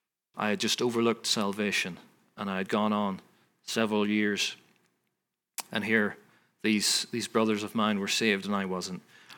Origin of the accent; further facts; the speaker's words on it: Cavan, Ulster, Ireland; now in Ballyclare, United Kingdom; we came from Cavan, which was on the border, as I've said, so that's where some of the conflict was concentrated in Northern Ireland and Ireland in the last century.